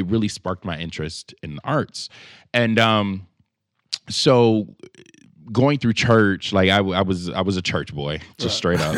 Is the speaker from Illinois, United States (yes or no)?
yes; Chicago, Illinois, United States; I almost feel a responsibility to represent when I say that I'm from Chicago, especially the South Side of Chicago.